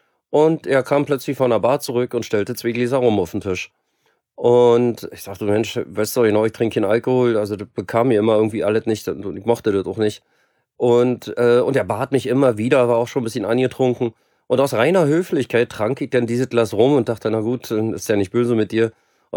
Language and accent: German; Berlin, Germany; moved away; also born or lived in Rothenburg / Cologne / Sweden / Gran Canaria; bin eigentlich Berliner, war aber 15 Jahre nicht in Berlin. Ich habe noch 4 Jahre in Rothenburg-Würme gelebt, war ein knappes Jahr in Köln, habe dann 2 Jahre in Schweden gelebt und war dann insgesamt 8 Jahre in Spanien auf Gran Canaria.